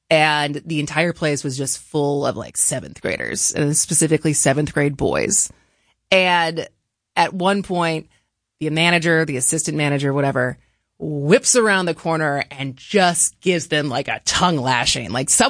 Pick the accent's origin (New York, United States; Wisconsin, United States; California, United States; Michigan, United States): Wisconsin, United States; Madison; I grew up in Madison.